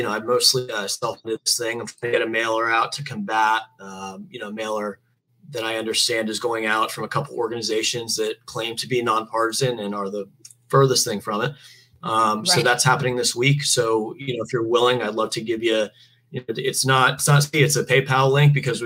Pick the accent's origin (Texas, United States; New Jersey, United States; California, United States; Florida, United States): Florida, United States; Sarasota; I grew up in Sarasota.